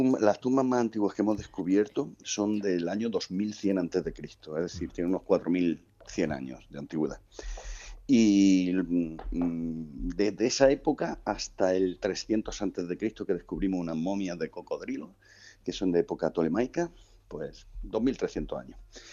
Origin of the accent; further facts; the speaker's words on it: Andalusia, Spain; Sí, bueno, y la verdad es que somos andaluces.